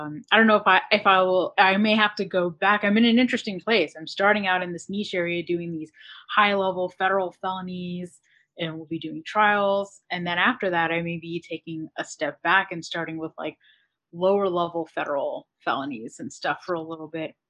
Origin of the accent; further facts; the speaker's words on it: United States; I am American, did some college here, went to law school abroad